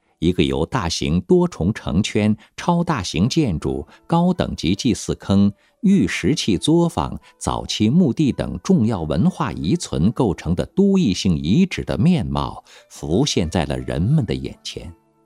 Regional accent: Chongqing, China; 因为我是重庆人，天生不会骑车

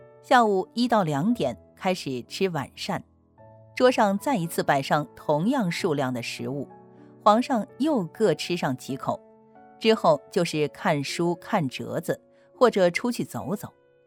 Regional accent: Beijing, China; 好歹我是在皇城根底下长大的，

